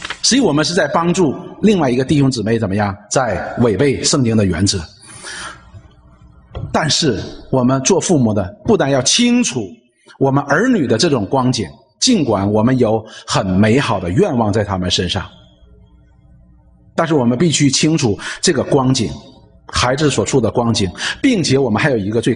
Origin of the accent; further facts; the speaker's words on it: China; 不单单我们中国人，孩子的这个婚姻呢都是由父母来决定的